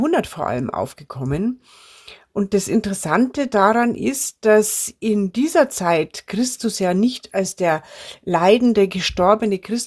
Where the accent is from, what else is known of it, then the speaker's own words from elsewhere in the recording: Bavaria, Germany; Bei uns in Bayern waren die Fastenspeisen bei die einfachen Leuten eher Nudeln und Mehlspeisen